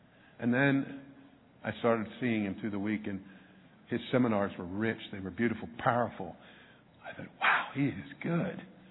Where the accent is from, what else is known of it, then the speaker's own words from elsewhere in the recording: Pennsylvania, United States; In just 2 days, I'll be going back to my hometown in Pennsylvania. My dad was a supervisor there for 24 years.